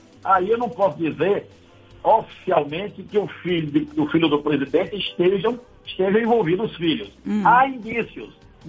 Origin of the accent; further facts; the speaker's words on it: Coração de Maria, Bahia, Brazil; numa zona rural, numa fazenda que eu tenho lá na cidade de Coração de Maria, minha terra natal